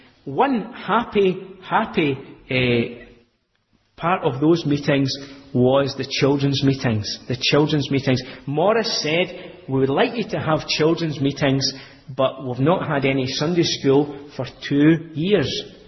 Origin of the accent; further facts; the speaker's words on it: Scotland, United Kingdom; accent: Scottish; But they quite liked it when I opened my mouth and my Scottish accent.